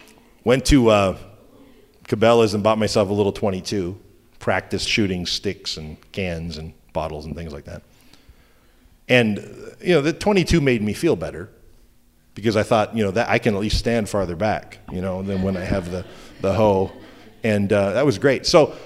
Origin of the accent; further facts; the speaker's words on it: New Brunswick, Canada; I'm Canadian. Eastern Canadian. There's nothing dangerous in New Brunswick.